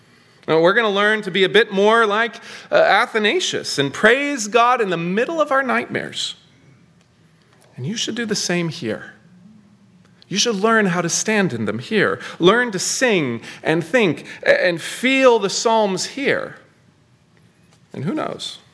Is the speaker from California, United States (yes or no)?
yes; California, United States; I mean, I'm from California. We just passed Prop 50.